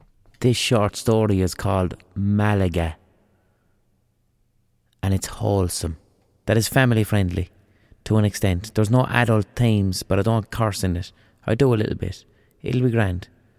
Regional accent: Dublin, Leinster, Ireland; I was born up in Gardiner Street, behind the flats.

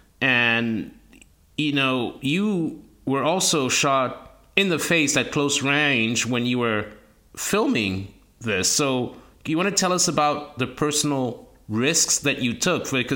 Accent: Togo; I mean, I'm from Togo

